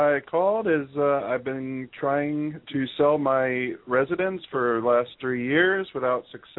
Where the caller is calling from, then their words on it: Pennsylvania, United States; I'm calling from Pennsylvania.